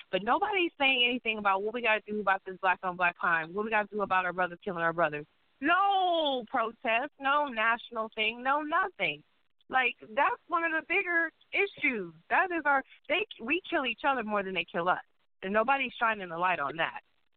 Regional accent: Detroit, Michigan, United States; that's the stories I know growing up in Detroit.

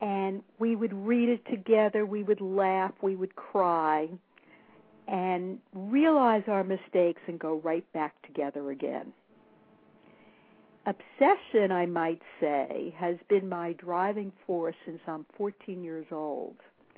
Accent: New York City, New York, United States; I'm from New York City

